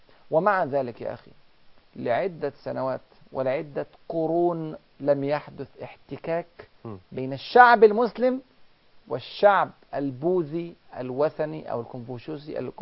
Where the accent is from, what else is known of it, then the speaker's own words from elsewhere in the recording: China; Arabic is a second language; احنا عندنا في الصين ثلاث ديانات رئيسيه